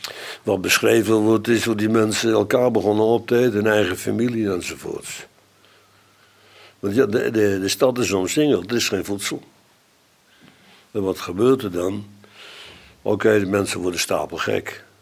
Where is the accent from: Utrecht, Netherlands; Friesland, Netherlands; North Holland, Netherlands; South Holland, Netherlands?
South Holland, Netherlands; Bodegraven; Er stonden trouwens ook in Bodegraven, een beroemde, waar ik opgegroeid ben.